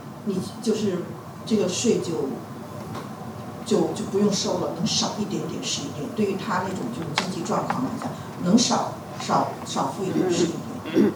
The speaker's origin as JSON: {"language": "Chinese", "region": "Ontario", "country": "Canada", "said": "我大概非常快的讲一下啊，就是我是从加拿大来，加拿大当时住在安大略省。"}